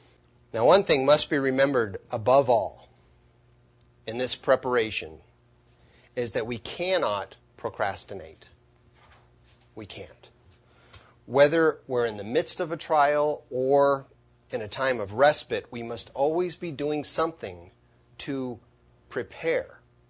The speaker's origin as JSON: {"language": "English", "region": "California", "country": "United States", "tie": "born or raised there", "said": "You know, I grew up in California, and I experienced several earthquakes in my life, some of them very large earthquakes."}